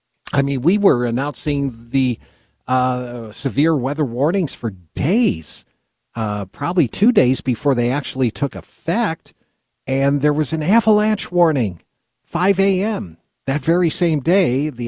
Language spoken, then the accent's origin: English; New York, United States; I grew up next to Canada. My hometown was next to Canada. And back then, I saw how the Canadian tariffs bankrupted so many of the upstate New York dairy farmers